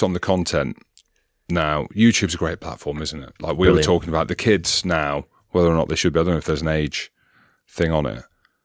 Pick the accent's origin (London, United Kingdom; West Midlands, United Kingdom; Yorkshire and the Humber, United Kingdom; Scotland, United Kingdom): West Midlands, United Kingdom; Coventry; I grew up in Coventry in the Midlands.